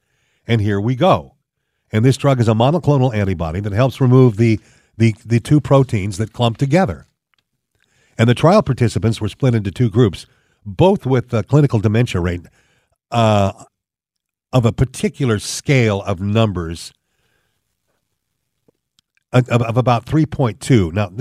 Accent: California, United States; that I'm from California. I'm a native Californian

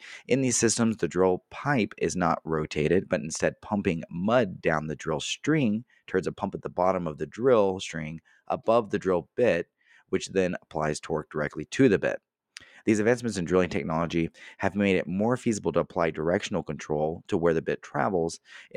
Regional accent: Texas, United States; as a kid growing up in West Texas, that was what I always noticed.

